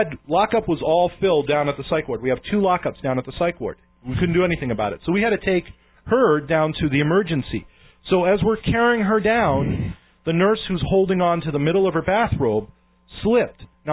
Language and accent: English; New York, United States; I have been beaten up every week when I was growing up in New York.